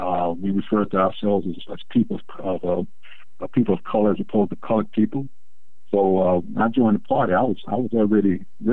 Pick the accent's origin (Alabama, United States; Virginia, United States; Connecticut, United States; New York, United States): Virginia, United States; Roanoke; we're from the South originally. I was actually born in Roanoke, Virginia, also known as the Star City of the South. Some people would debate that, but that's my hometown nonetheless.